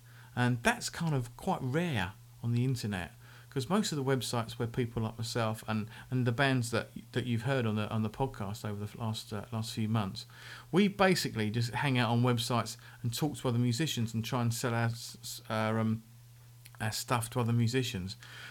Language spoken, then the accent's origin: English; England, United Kingdom; I'm English. We don't do languages.